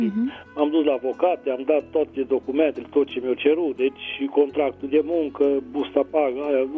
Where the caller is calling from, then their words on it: Dej, Cluj County, Romania; Sunt din Dej, județul Cluj.